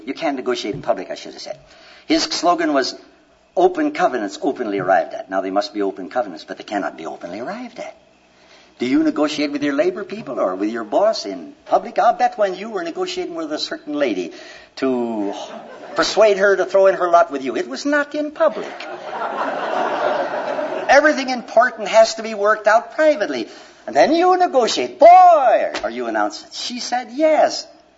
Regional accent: Minnesota, United States; I come from Minnesota, where we have wonderful football fans

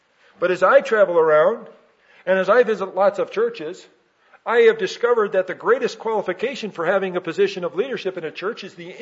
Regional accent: Chicago, Illinois, United States; You see, I'm from Chicago. And in Chicago, when I grew up, they had the stockyard.

